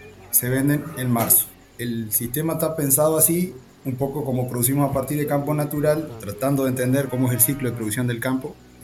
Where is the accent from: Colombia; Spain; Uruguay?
Uruguay; Bella Unión, Artigas; now in Salto, Uruguay; estoy en Salto. Alquilamos un campito acá a 25 kilómetros de la ciudad. Soy de Bella Unión, pero por las vueltas de la vida terminamos en Salto. Son 70 hectáreas y hace ya 3 años que estamos acá.